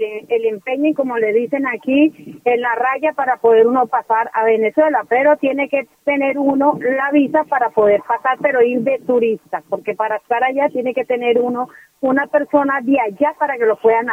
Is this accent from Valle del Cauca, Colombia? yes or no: no; Bogotá, Colombia; now in La Guajira, Colombia; yo llevo 15 años, 17 años viviendo aquí en La Guajira. Yo soy de Bogotá, me vine para La Guajira.